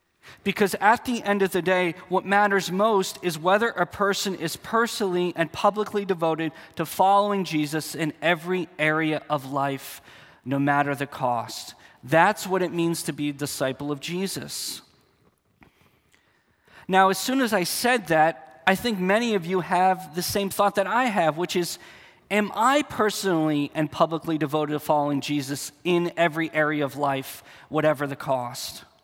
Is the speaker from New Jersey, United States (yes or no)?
yes; New Jersey, United States; also born or lived in New York; I was born in New York and raised in New Jersey.